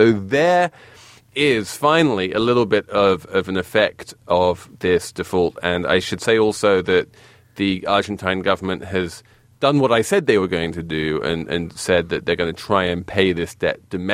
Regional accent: England, United Kingdom; My friend John Oliver, because we're both English.

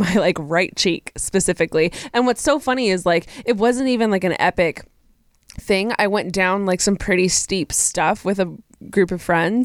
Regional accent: Texas, United States; I am from Texas and I had been in Chicago with my mom visiting a friend

